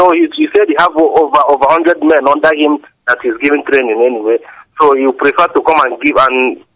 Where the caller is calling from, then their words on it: Moscow, Russia; Yeah, I'm calling from Moscow, Russia.